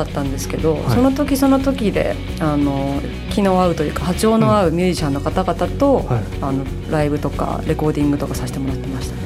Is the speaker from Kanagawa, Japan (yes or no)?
yes; Yokohama, Kanagawa, Japan; 横浜から来ましたシンガーソングライターの